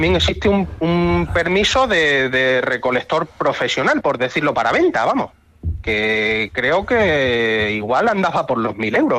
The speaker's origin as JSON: {"language": "Spanish", "town": "Jarandilla de la Vera", "region": "Extremadura", "country": "Spain", "tie": "born or raised there", "said": "Nosotros, de hecho, creo que fue en Jarandilla de la Vera, el ayuntamiento de aquí de mi pueblo, que sería pionero en crear"}